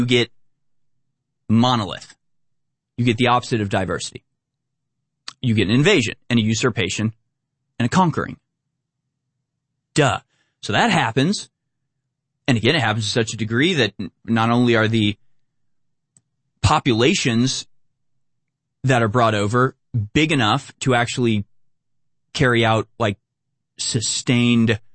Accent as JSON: {"language": "English", "country": "United States", "said": "So like I said, maybe it's easier for me as an American to have a view of like Ireland."}